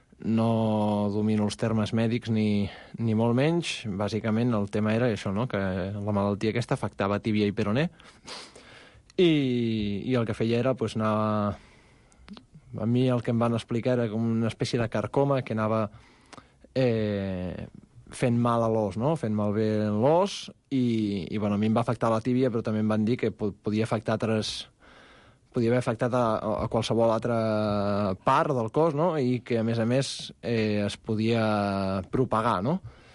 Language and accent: Catalan; Barcelona, Catalonia, Spain; born there